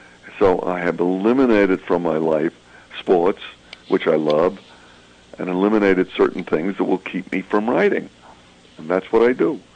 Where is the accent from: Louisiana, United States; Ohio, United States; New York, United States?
New York, United States; Brooklyn; born there; but I'm a New Yorker. I was born in Brooklyn, and I think I'm a dyed-in-the-wool New Yorker.